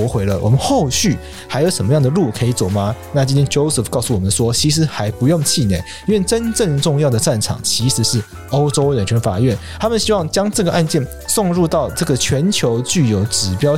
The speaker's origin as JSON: {"language": "Chinese", "country": "Taiwan", "said": "侵害到我们台湾人对于自己的国籍认同"}